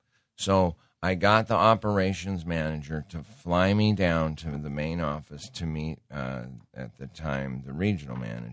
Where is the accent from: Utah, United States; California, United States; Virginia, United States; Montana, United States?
Montana, United States; My wife and I grew up in Montana. We don't do that.